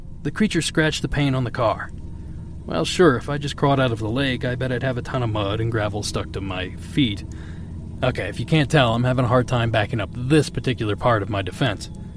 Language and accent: English; Midwest, United States; And listen, I grew up in the Midwest.